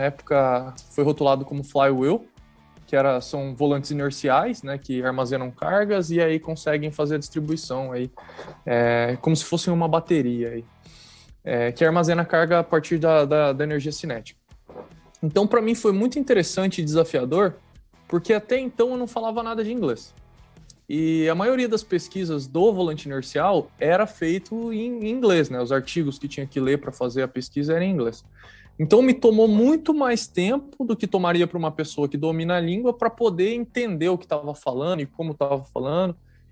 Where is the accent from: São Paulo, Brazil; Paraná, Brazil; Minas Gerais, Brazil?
Paraná, Brazil; Santa Mariana; Cara, eu sou de Santa Mariana, Paraná, ali do lado de Cornélio Procópio, né? Então, assim, estudei minha vida inteira ali em Santa Mariana